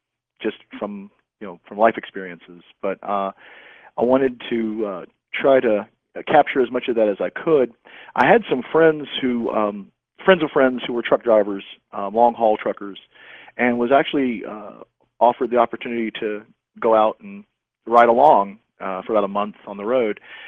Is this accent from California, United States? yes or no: no; Salem, Virginia, United States; I grew up in Salem, Virginia, and literally the interstate was in our backyard, so I would hear the trucks going by every night